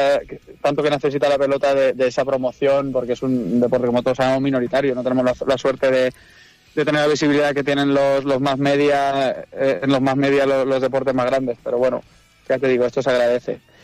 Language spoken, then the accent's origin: Spanish; Vall de Laguar, Valencian Community, Spain; En el caso de mi pueblo, de la Valle de la Guar, te puedo decir que sí